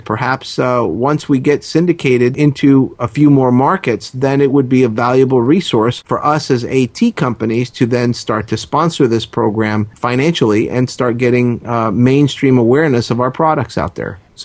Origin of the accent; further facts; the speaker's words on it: Miami, Florida, United States; because I'm originally from Miami and in that area where the show came from.